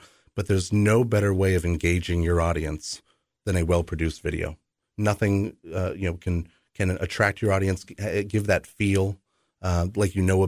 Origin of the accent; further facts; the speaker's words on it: Nashua, New Hampshire, United States; now in Manchester, United States; I am. Born and raised in Nashua, class of 98. Still have family in Nashua, some family up here in Manchester, which is where I currently reside now.